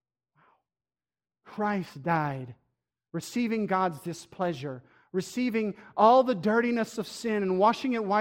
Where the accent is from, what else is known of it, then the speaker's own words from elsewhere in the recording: Breaux Bridge, Louisiana, United States; Raise your hand if you're from a small town. All right? I'm from Bro Bridge, so I get this.